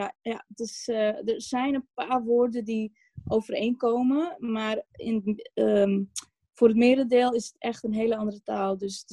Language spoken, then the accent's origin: Dutch; Amsterdam, North Holland, Netherlands; En ik kom uit Amsterdam, als mensen dat ook nog niet wisten. En ik ben Hindoestaans.